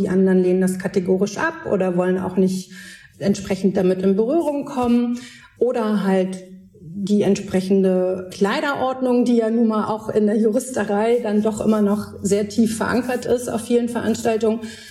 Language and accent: German; Hamburg, Germany; ich komme aus Hamburg, also auch einer Großstadt